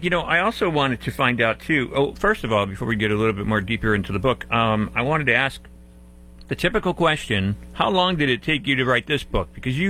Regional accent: Pennsylvania, United States; I'm originally from Pennsylvania, and all my relatives are up there

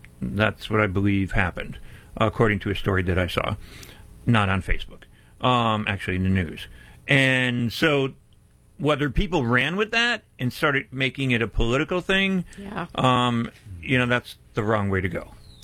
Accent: United States; But even though being an American, I'm not going to Peru and eating guinea pig.

